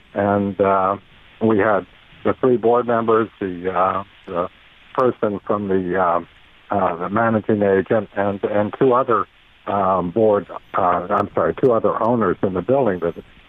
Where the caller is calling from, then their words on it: Dublin, Ohio, United States; I'm in Ohio. I'm in Dublin, Ohio.